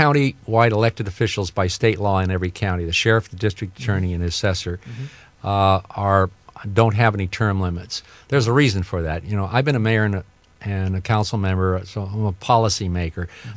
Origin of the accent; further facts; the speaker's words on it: Seattle, Washington, United States; also born or lived in New York / San Francisco; But at any rate, I grew up in Seattle, Washington. I grew up in a very political family. Went to the University of Washington.